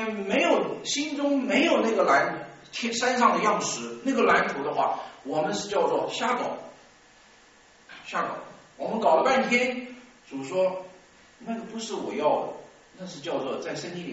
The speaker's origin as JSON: {"language": "Chinese", "country": "China", "said": "看图识字，这是我们中国人学中国字的方法。"}